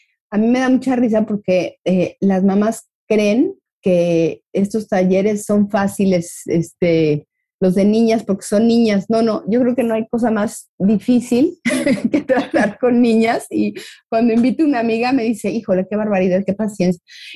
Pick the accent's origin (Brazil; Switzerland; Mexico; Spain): Mexico; de pronto también como mexicanos veo ahí una tendencia a dale, aunque no sepas, hazlo